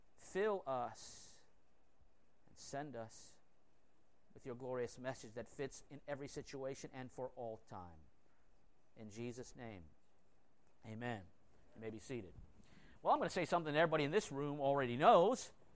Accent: Florida, United States; The point is that we grew up in Florida. I've been here since 1971

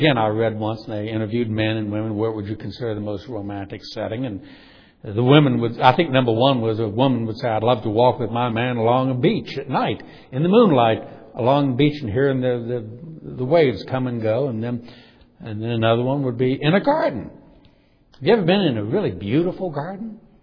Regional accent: New Orleans, Louisiana, United States; Or in my hometown in New Orleans. I visited there last year.

